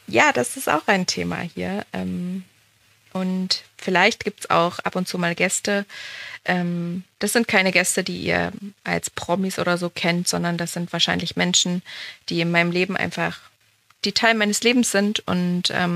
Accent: Bad Frankenhausen, Thuringia, Germany; Ich habe vorhin schon gesagt, dass ich 35 Jahre alt bin. Ich bin gebürtig aus Thüringen, aus Nordthüringen ganz genau, so am Kyffhäuser bin ich groß geworden. Vielleicht sagt einem, dem einen oder anderen, der Ort Bad Frankenhausen was.

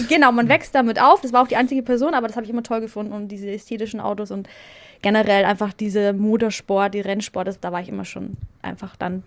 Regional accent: Landshut, Bavaria, Germany; gut, darf man nicht vergessen, ich bin in Landshut aufgewachsen.

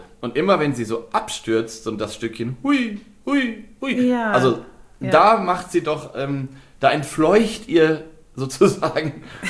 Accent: Lower Saxony, Germany; ich komme ja aus Nordwest, Niedersachsen, Nordwestdeutschland

